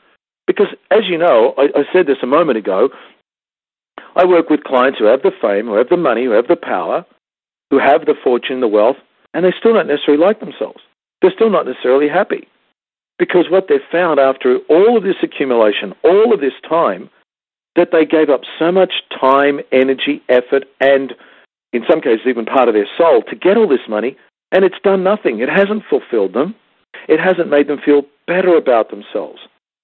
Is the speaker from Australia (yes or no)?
yes; Australia; also born or lived in Spain / Mexico; I lived in England. I lived in Spain. I lived in Mexico. I lived in the Caribbean. I lived in Cozumel. I lived in Puerto Vallarta. I grew up in Australia. I've traveled around the world.